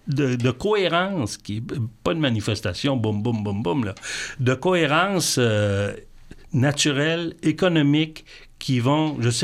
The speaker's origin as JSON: {"language": "French", "town": "Lac-Mégantic", "region": "Quebec", "country": "Canada", "tie": "born there", "said": "Je suis né à Lac-Mégantic. Un des plus beaux coins du Québec."}